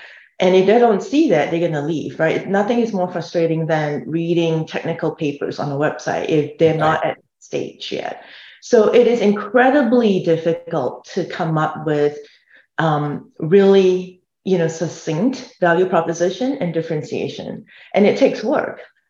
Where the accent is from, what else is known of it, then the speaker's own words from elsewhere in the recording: Singapore; I grew up with soccer in Singapore. So I was born and raised in Singapore.